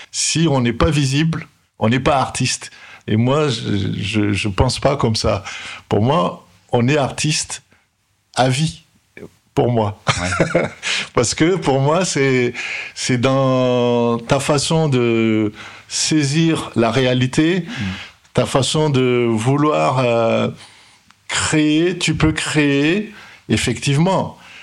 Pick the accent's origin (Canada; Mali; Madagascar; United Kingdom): Madagascar; now in France; j'ai quitté Madagascar et je suis au départ allé en Angleterre. Et ça, j'ai trouvé que c'était un peu dur. Je suis revenu sur la France et je suis resté en France. Et ben, ça fait maintenant 40 ans